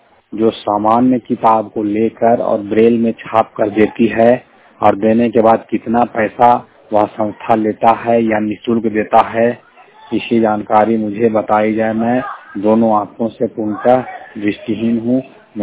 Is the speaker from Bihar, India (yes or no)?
yes; Patna, Bihar, India; मैं पटना बिहार से बोल रहा हूँ, मैं पटना जिला का रहने वाला हूँ।